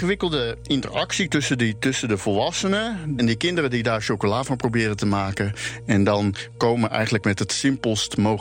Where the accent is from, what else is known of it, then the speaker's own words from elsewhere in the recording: Rotterdam, South Holland, Netherlands; Ik kom zelf dus uit Rotterdam, maar mijn familie die komt vooral eigenlijk dan weer niet uit Rotterdam, namelijk uit Rotterdam-Zuid.